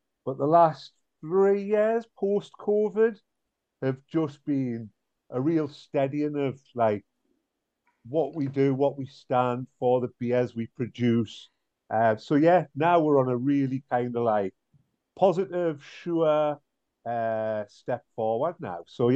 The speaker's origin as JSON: {"language": "English", "town": "Newcastle upon Tyne", "region": "North East England", "country": "United Kingdom", "tie": "born or raised there", "said": "It's very similar to where I was brought up in Newcastle near Whitley Bay."}